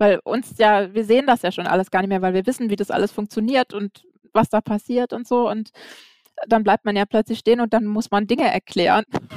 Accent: Flensburg, Schleswig-Holstein, Germany; born there; Ich bin in Flensburg geboren und wir waren immer nur in Dänemark am Strand im Urlaub.

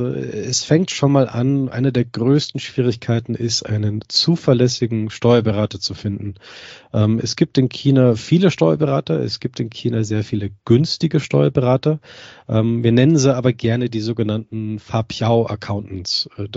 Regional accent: Germany; Also ich komme ja aus Deutschland

